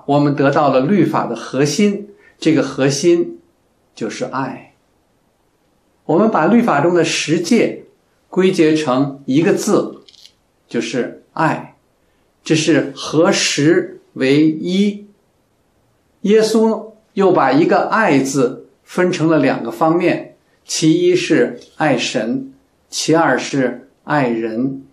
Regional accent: China; 我们中国人啊，早知道要孝敬父母，这是我们的祖训嘛。

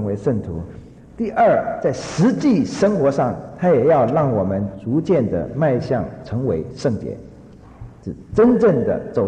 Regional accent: China; 像我们中国人概念中的圣人，那就不得了了。

